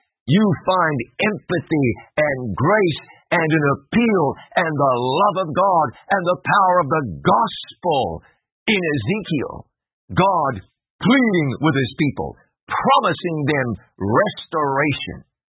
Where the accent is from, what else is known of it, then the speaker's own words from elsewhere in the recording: Waikato, New Zealand; I grew up basically on the banks of the Waikato River. My bedroom was 535 feet from the riverbank, 163 meters.